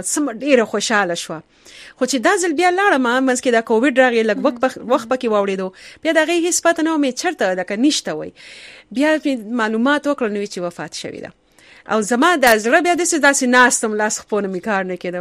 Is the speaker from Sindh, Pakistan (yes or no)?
yes; Karachi, Sindh, Pakistan; نو زه چې په کراچۍ کې ښار کې پیدا لوي شم